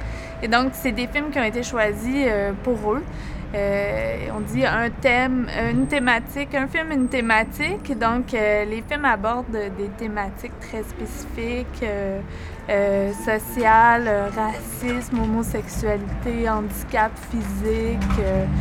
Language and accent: French; Quebec, Canada; Je viens du Québec.